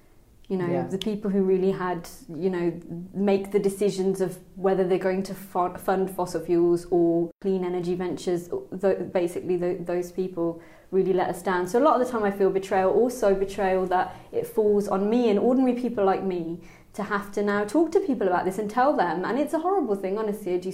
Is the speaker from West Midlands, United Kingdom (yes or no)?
yes; Birmingham, West Midlands, United Kingdom; Also, remember, I grew up in Birmingham. It's so light polluted.